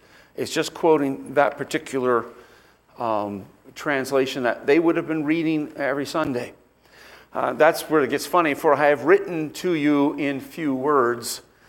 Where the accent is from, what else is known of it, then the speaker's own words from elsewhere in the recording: United States; It's kind of amusing in a way because I'm an American.